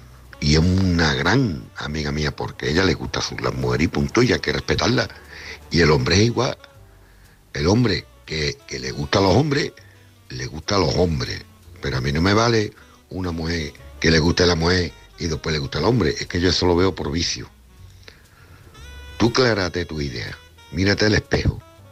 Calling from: Cádiz, Andalusia, Spain; de Cádiz.

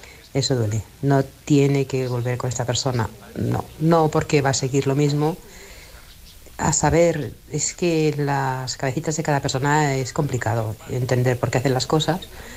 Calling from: Barcelona, Catalonia, Spain; de Barcelona.

